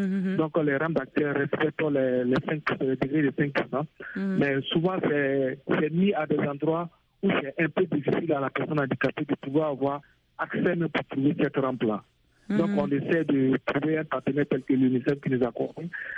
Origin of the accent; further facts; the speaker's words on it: Burkina Faso; Bon, chez nous, au Burkina Faso, il faut dire que la loi existe depuis 2012.